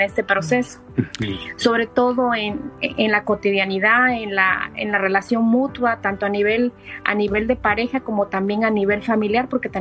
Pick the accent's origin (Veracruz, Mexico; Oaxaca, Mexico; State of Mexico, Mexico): Oaxaca, Mexico; now in Dallas, United States; Soy originaria de Oaxaca. Actualmente vivimos en Dallas.